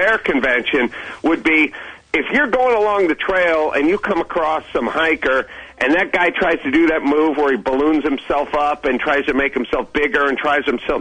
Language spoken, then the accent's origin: English; North Hollywood, California, United States; I grew up in North Hollywood, so it was just, my parents wouldn't have driven us anywhere